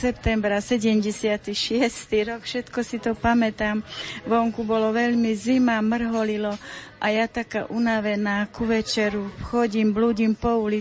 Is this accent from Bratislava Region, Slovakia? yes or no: no; Prievidza, Trenčín Region, Slovakia; som z Prievidze. Mám 3 deti